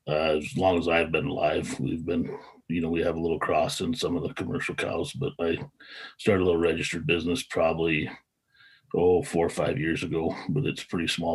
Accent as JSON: {"language": "English", "town": "Opheim", "region": "Montana", "country": "United States", "tie": "born or raised there", "said": "I born and raised in Opi, Montana, which is 10 miles south of the Canadian line and 90 miles to the east from North Dakota, extreme northeast Montana."}